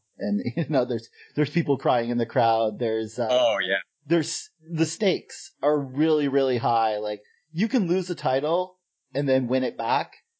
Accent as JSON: {"language": "English", "country": "Canada", "said": "I am Canadian with no Spanish bones in my body."}